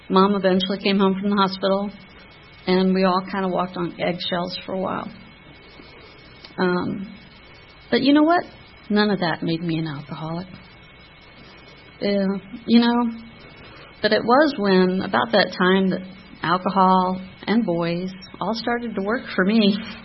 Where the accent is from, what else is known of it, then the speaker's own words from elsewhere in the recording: Birmingham, Alabama, United States; born there; I was born in Birmingham, Alabama.